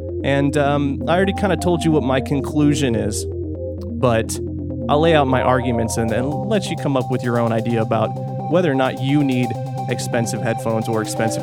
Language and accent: English; California, United States; now in Fort Worth, United States; I'm from California. I like it.